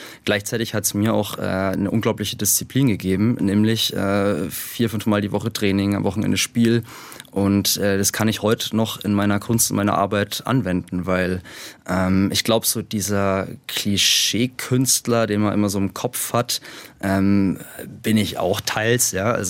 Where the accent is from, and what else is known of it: Schweinfurt, Bavaria, Germany; born or raised there